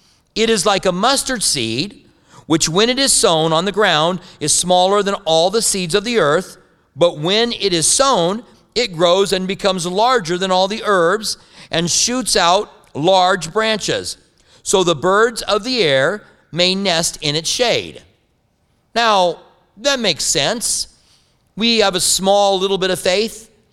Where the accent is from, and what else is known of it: Clinton, Iowa, United States; born there